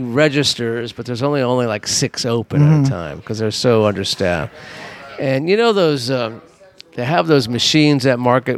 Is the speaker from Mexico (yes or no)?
no; Los Angeles, California, United States; No, growing up in Los Angeles, I never had a desire to go to Hawaii.